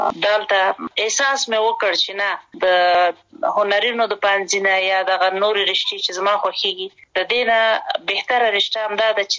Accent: Kabul, Afghanistan; also born or lived in Kunar Province; زه اصلا د کونړ ولایت یم او پیدایښت هم په خپل مملکت کې دی. لومړنۍ زده کړې مې، یعنی اول او دویم صنف مې د کونړ په ولایت کې لوستې دي. دریم صنف نه بیا کابل ته راغلی

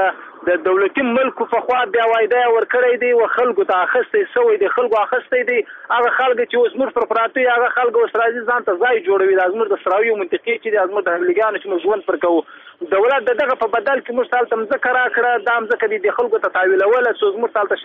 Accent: Badghis, Afghanistan; زه خپله د بادغیس ولایت د مقر د ولسوالۍ یم

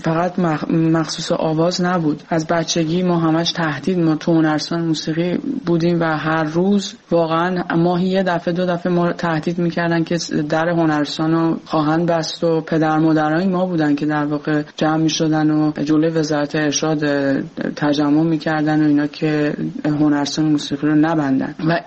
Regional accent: Iran; now in France; به محض اینکه ما از ایران اومدیم به کشور فرانسه

